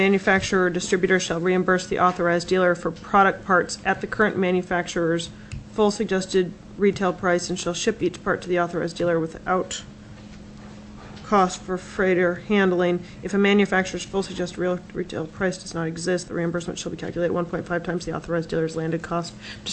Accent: Anchorage, Alaska, United States; for instance, Anchorage, which is my hometown

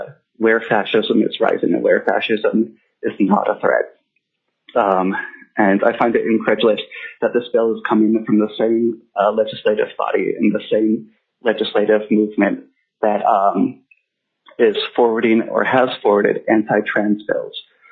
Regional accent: Juneau, Alaska, United States; I'm from Juneau.

